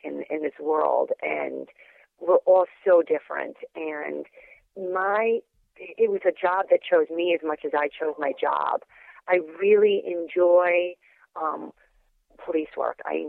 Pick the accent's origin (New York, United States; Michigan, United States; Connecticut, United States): Connecticut, United States; Naugatuck; now in Greenwich, United States; I grew up in Naugatuck, not very far from Post. I currently live in Greenwich, Connecticut, where I've lived for the past 12 years.